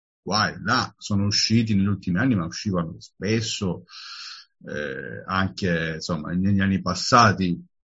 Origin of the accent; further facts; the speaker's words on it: Apulia, Italy; now in Milan, Italy; sono salentino di origine, quindi sono affezionato alla Regione Puglia.